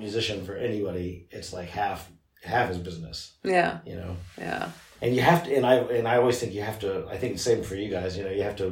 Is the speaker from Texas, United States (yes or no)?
yes; Houston, Texas, United States; also born or lived in New York City; now in Berlin, Germany; I grew up in Houston, but I had a long time in New York City before I came to Germany, before I came to Berlin.